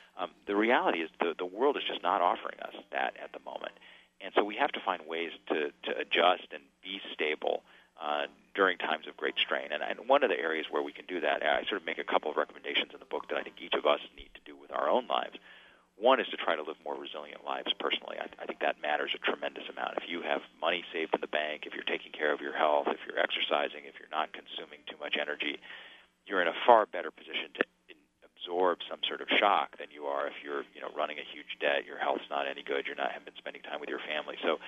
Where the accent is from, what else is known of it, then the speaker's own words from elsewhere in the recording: United States; now in China; I've definitely absorbed a lot of the Chinese ways of thinking. And, you know, I'm still an American, but I can at least sort of see sometimes how they see things.